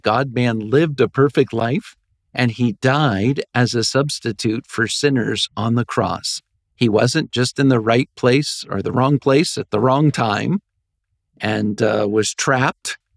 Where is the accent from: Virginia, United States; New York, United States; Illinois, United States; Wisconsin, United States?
Virginia, United States; I'm originally from Virginia.